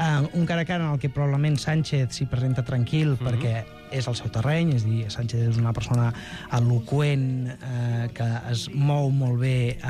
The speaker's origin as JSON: {"language": "Catalan", "region": "Catalonia", "country": "Spain", "said": "des dels que som catalans i fins i tot catalanistes"}